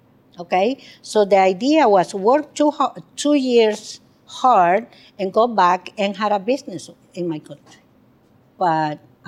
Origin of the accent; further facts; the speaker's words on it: El Salvador; English is a second language; moved away as an adult; now in United States; Well, I come from El Salvador 40 years ago to United States.